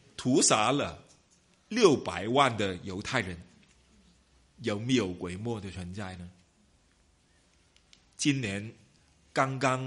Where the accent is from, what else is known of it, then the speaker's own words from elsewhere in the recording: China; 我们在中国在华人社会长大，我们都知道了，在这一方面的事情呢很普遍